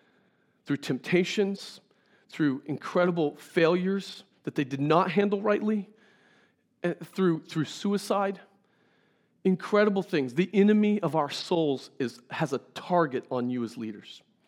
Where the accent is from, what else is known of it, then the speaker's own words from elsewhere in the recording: Scott City, Kansas, United States; I go back to my hometown, Scott City, Kansas, and people know me for who I was.